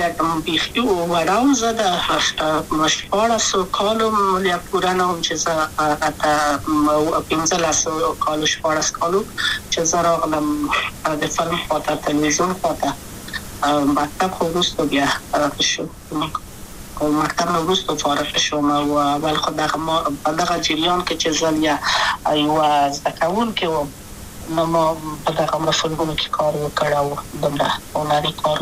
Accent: Kabul, Afghanistan; also born or lived in Wardak Province; زه خو اصلا د وردګو ولایت یم، د پلار مې د وردګو ولایت ته خلګنسس کېدلې، د کابل په تخت پل سیمه کې یم او لویا شویم کابل که یم.

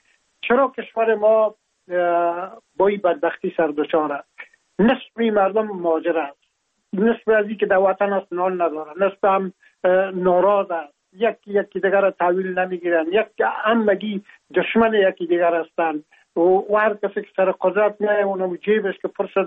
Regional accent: Afghanistan; now in France; ما هم در جمع عموم مردمایی بودم که از افغانستان بر آمدم و تقریبا این 3 سال میشه که من در فرانسه زندگی میکنم

